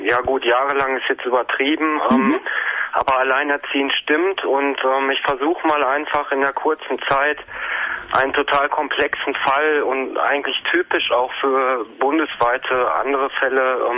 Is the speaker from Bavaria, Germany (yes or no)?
no; North Rhine-Westphalia, Germany; ich komme aus dem Ruhrgebiet